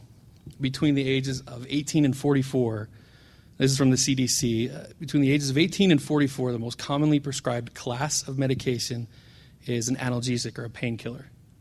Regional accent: Salt Lake City, Utah, United States; I'm a pharmacist. I grew up here in Salt Lake City. I spent most of my career in pharmacy working for Intermountain Healthcare, kind of the behemoth system here in the Valley.

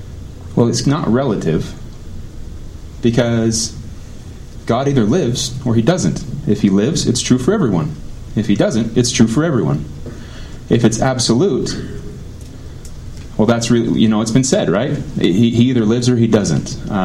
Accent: Utah, United States; I was raised here in Utah, and it was really interesting for me to be raised in an LDS community that had a lot of strong moral roots

